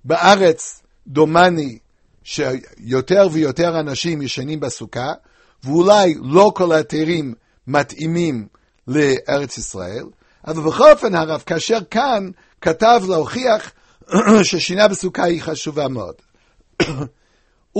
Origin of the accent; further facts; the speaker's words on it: United States; כך שמעתי בתור ילד בארצות הברית.